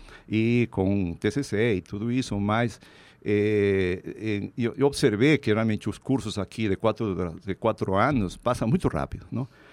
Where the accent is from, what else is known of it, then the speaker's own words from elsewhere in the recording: Peru; Portuguese is a second language; na minha cidade natal, lá no Peru